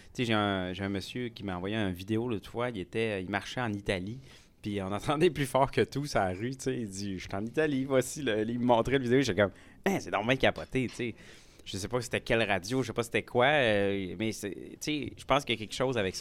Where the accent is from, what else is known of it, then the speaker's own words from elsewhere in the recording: Quebec, Canada; accent: Québécois; côté québécois, tu sais, je suis sûr qu'il y aurait une différence. Ça apporterait une différence avec mon accent, parce que c'est clair que je vais avoir un accent aussi en anglais.